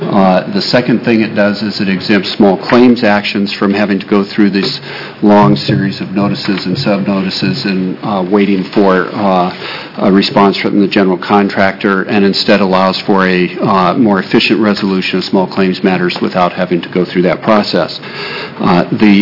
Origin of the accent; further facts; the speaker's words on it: Eugene, Oregon, United States; I'm an attorney from Eugene